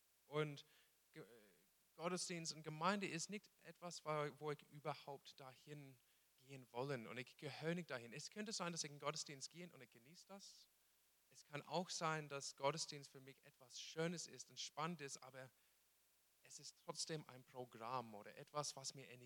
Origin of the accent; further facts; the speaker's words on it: Australia; German is a second language; now in Stuttgart, Germany; Genau, ich komme aus Australien. Meine Frau und ich sind ziemlich neu hier in Stuttgart